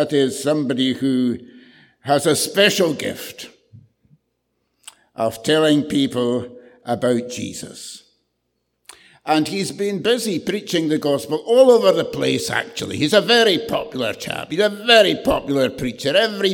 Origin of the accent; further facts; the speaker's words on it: Scotland, United Kingdom; And as a wee boy growing up in Strathmore Valley, I prayed that prayer often.